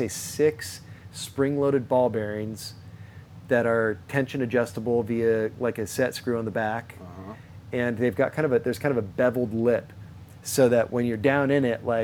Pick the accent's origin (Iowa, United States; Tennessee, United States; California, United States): California, United States; I'm from Orange County originally anyway, man. It'll just be taking me back to my origin.